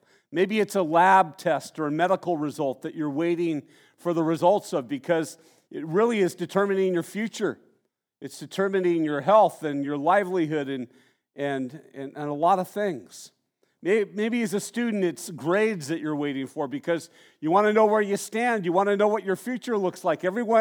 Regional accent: Santa Barbara, California, United States; I remember growing up in Santa Barbara when I was younger, I did a lot of surfing.

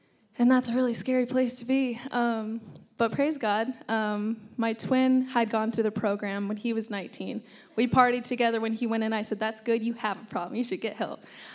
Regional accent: Arizona, United States; I was born and raised in Arizona.

